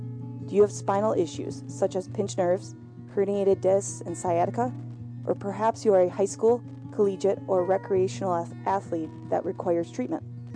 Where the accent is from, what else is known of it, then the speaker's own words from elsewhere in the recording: Piers, United States; I grew up in Piers, and I'm excited and eager to serve my home community.